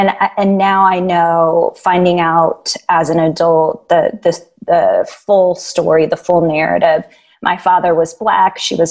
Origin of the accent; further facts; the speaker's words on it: Indianapolis, Indiana, United States; Yeah, I'm from Indianapolis, Indiana.